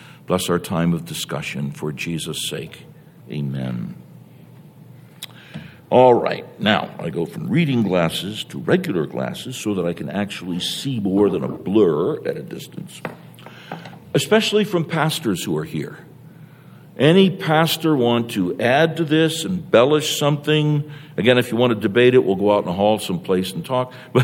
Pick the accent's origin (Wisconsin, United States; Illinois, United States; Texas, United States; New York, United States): New York, United States; No, I'm from New York. New Yorkers don't know how to ask questions.